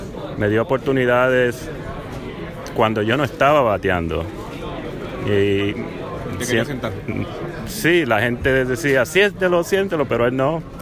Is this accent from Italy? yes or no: no; Puerto Rico; Como puertorriqueño, es un gran orgullo